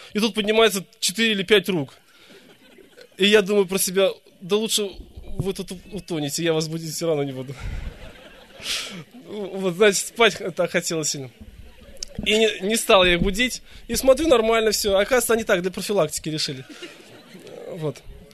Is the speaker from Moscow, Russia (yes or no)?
no; Tolyatti, Samara Oblast, Russia; now in Yeysk, Russia; Я и родился в Тольятти, вырос в Тольятти. А год назад мы переехали в город Ейск. Я вырос в неверующей семье. В 18 лет покаялся.